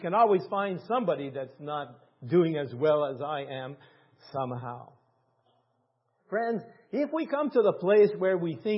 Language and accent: English; Ontario, Canada; I'm from Northern Ontario in Canada. It's pretty well French Canadian over there, and they're all Catholics, almost all Catholics.